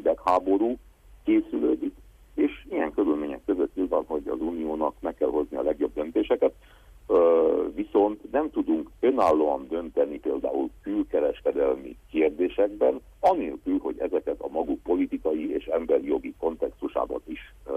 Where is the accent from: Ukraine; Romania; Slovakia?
Romania; Székely Land; közvetlenül befolyásolja ez a mi életünket Erdélyben is, otthon, a Székelyföldön